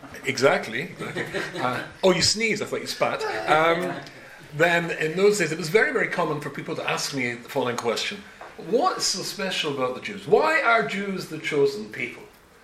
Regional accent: United States; moved away as an adult; now in Israel; I'm no longer an American. Well, I'm actually American still. But I'm now an Israeli. So we made Aliyah nearly a year ago.

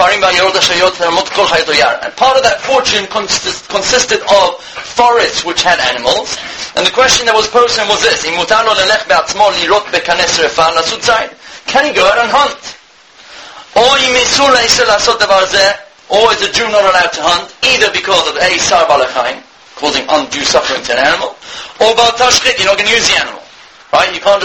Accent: Gibraltar; Not where I come from Gibraltar, we have bullfights and los toreros where they kill the bull after an hour of running around and shoving things in its neck.

